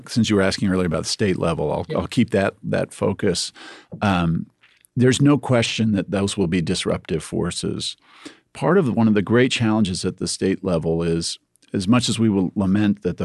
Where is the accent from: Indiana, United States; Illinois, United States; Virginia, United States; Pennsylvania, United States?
Indiana, United States; I grew up in Indiana and worked obviously extensively now in Ohio